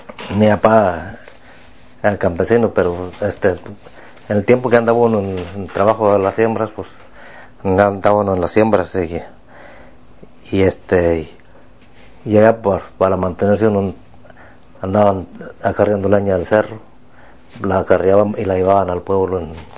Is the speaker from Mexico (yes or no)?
yes; Los Hernández, Guanajuato, Mexico; born there; en municipio de Dolores Hidalgo.